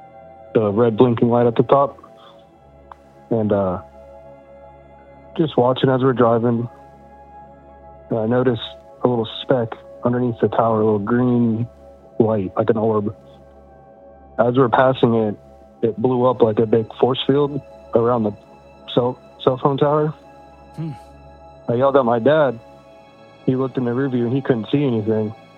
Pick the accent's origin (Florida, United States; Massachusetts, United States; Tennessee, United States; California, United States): Florida, United States; St. Petersburg; So I'm from St. Pete, Florida. It's a little peninsula in the middle of the state.